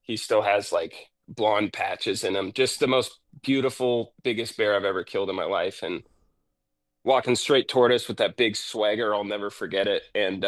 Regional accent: Bonners Ferry, Idaho, United States; born and raised in Bonners Ferry, Idaho

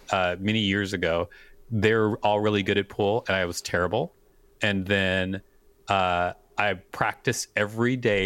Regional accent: Minneapolis, Minnesota, United States; I'm from Minneapolis too, so I've been thinking about it myself.

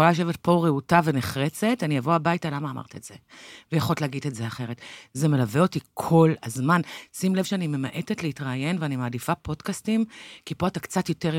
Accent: Central District, Israel; גדלתי בעיר מעורבת במרכז ישראל. אתה יודע, השכנים שלי היו אשכנזים, והכיתה שלי חצי-חצי.

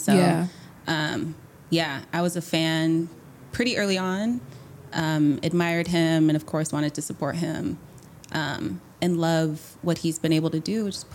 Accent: Compton, California, United States; we're from the same town. I grew up in Compton. Shout out to Compton.

